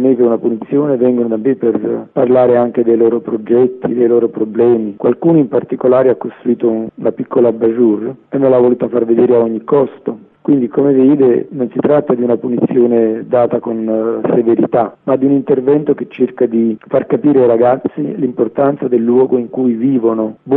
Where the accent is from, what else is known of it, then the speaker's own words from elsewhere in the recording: Southern Italy, Italy; Io vengo dal meridione d'Italia